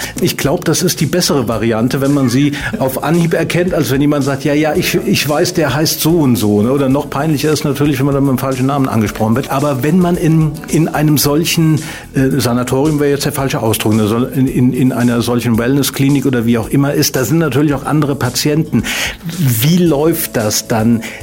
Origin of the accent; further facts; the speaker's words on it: Rhineland-Palatinate, Germany; ich stamme auch aus der Gegend, nicht aus Bad Ems, sondern aus der Nähe von Montabaur, aber das sind gerade mal 20 Kilometer.